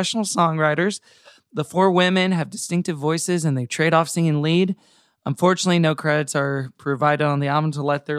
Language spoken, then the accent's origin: English; Tulsa, Oklahoma, United States; born there; Yeah, my sister went there, so I was born in Tulsa, Oklahoma.